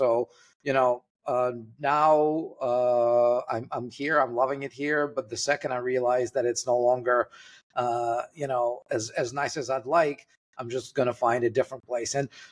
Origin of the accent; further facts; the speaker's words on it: Russia; English is a second language; also born or lived in Canada; now in Dubai, United Arab Emirates; Well, you can probably hear it in my accent when I talk. I'm Russian. And this is where I was born and lived most of my life, really, until it was 07 when I moved to Canada, and then I moved to Dubai